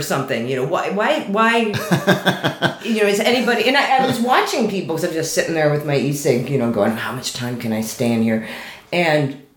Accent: Michigan, United States; I'm from Michigan, mm-hmm. and I had to go home for Christmas

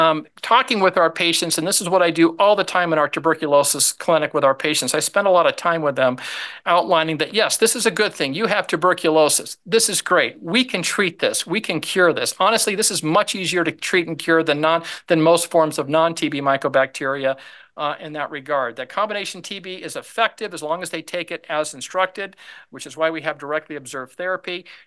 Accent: Nevada, United States; And I'm from Nevada originally, and sometimes it feels like you're in the middle of a desert driving alone

